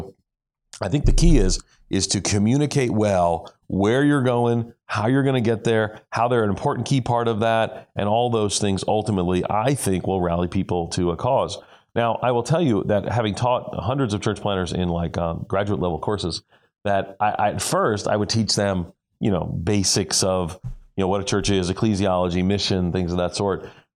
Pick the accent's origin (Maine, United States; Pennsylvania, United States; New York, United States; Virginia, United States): New York, United States; You know, I tell people I grew up in New York City, but I grew up outside of New York City.